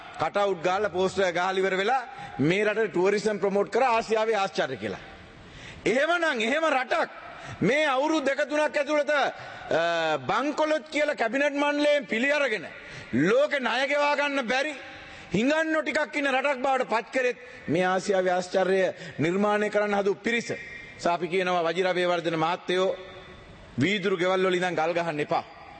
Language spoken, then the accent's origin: Sinhala; Embilipitiya, Sabaragamuwa Province, Sri Lanka; born there; මම ඇඹිලිපිටි ඉපදිච්ච මිනිස්සෙක් ඇඹිලිපිටියේ මගේ ආසනයේ කොළොන් ආසනයේ ජීවත් වෙන්නේ